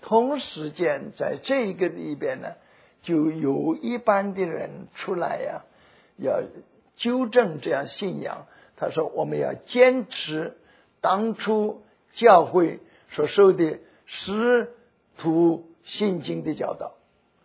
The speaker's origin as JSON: {"language": "Chinese", "country": "China", "said": "我们中国人的也分了北浸，也分了南浸。"}